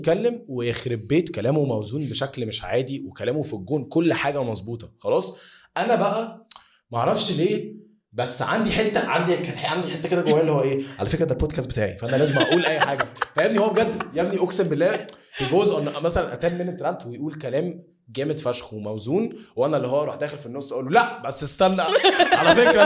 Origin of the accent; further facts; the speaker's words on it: Port Said, Port Said Governorate, Egypt; يا عم انا بورسعيدي يا عم, خلاص بقى انا بورسعيدي